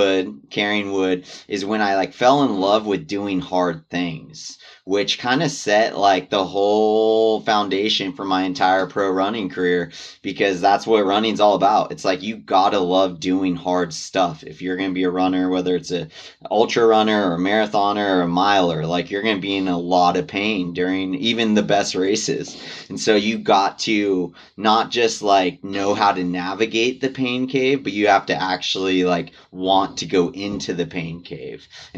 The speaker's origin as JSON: {"language": "English", "town": "Big Bear", "region": "California", "country": "United States", "tie": "born or raised there", "said": "because I grew up in Big Bear in Southern California"}